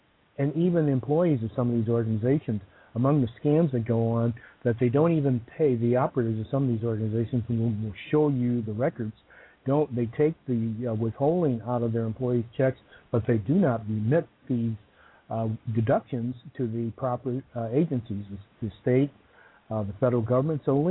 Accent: Illinois, United States; a famous case which I'm familiar with because I grew up in Cook County, Illinois.

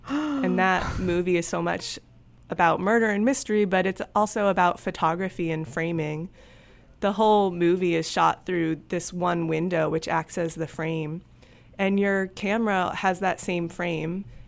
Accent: Chapel Hill, North Carolina, United States; Well, I grew up in Chapel Hill, so I'm a native and glad to be back.

